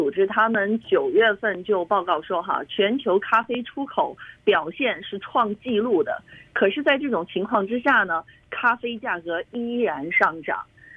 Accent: Beijing, China; accent: Beijing; 我们北京话讲叫二道贩子嘛，

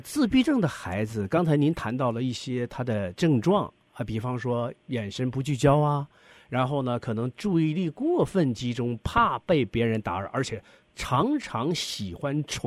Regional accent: Northeast China, China; 因为我是东北人啊

